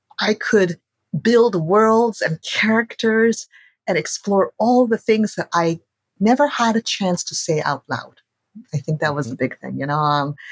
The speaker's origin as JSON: {"language": "English", "region": "Hawaii", "country": "United States", "tie": "born or raised there", "said": "I moved back to my hometown of Hawaii."}